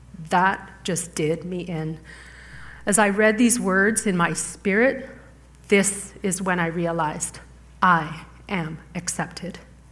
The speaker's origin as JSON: {"language": "English", "town": "Constance Lake", "region": "Ontario", "country": "Canada", "tie": "born or raised there", "said": "sending a team to my hometown every year for over 15 years to minister primarily to children of Constance Lake."}